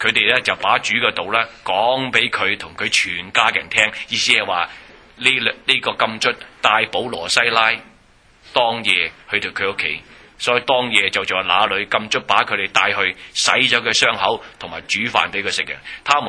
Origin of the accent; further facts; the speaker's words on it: China; 我中国人嚟嘅啫，我都记得呢节圣经